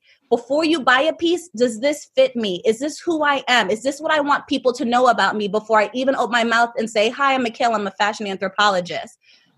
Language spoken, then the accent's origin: English; Jamaica; People live in, like I lived in Africa for a year. I'm Jamaican.